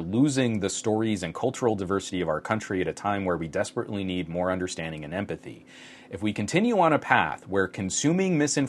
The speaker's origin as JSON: {"language": "English", "country": "United States", "said": "I'm from the United States. It's not a reflection on my opinion on Ukraine's sovereignty. It's just a bad, lazy habit of a North American."}